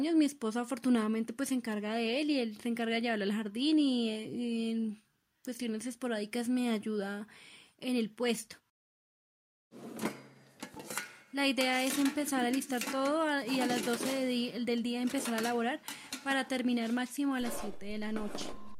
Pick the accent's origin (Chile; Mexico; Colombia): Colombia; Puente Nacional, Santander; soy tecnóloga de gestión del talento humano por profesión. Soy del municipio de Puente Nacional Santander, Colombia.